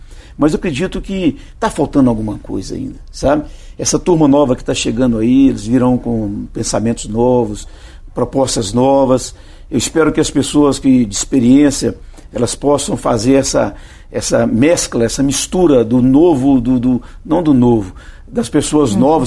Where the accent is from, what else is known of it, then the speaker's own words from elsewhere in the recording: Minas Gerais, Brazil; Lá da minha região do norte de Minas